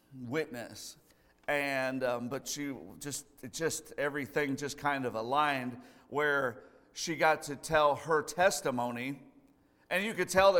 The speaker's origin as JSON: {"language": "English", "region": "Iowa", "country": "United States", "said": "I'm from Iowa. Anybody from Iowa in here? From Iowa? I'm from Iowa."}